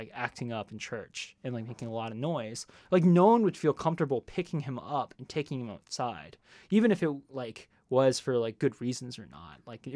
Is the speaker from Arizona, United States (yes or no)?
no; Texas, United States; I feel lucky, one, because I grew up in North Texas. North Texas is a lot of Chinese people.